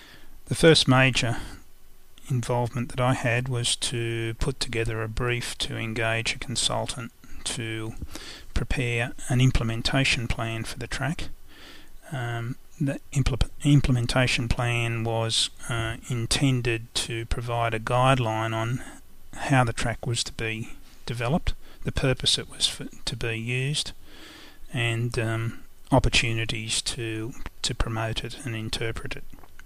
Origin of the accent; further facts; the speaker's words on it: New Lambton, New South Wales, Australia; I grew up in New Lambton, Newcastle.